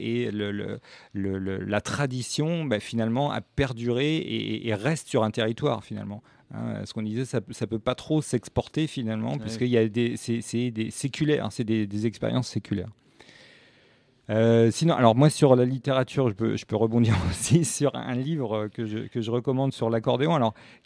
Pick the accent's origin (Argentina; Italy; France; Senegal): Italy; Emilia-Romagna; je suis originaire du Piacentino, vers Duché de Parme et Duché de Piacenza. J'étais encore les terres de Verdi, je suis vraiment dans ce coin-là